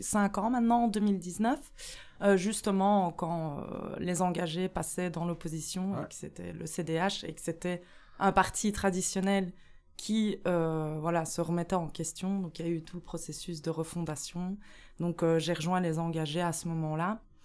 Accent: Liège, Wallonia, Belgium; moi, je viens de Liège, ville, j'ai 28 ans.

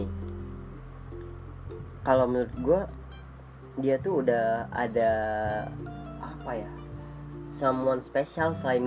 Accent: Tangerang, Banten, Indonesia; gue tuh dari Jakarta Tangerang

